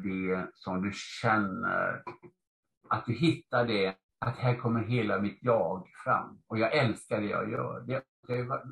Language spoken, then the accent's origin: Swedish; Gothenburg, Västra Götaland County, Sweden; born or raised there